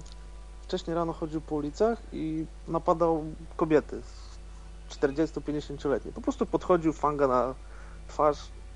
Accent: Gdańsk, Pomeranian Voivodeship, Poland; Znaczy jestem z Gdańska

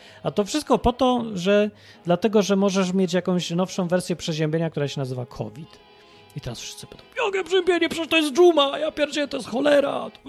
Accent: Kraków, Lesser Poland, Poland; now in England; w poniedziałek ja będę, bo ja z Krakowa, ja będę miał taki przymusowy kurs jazdy na motocyklu.

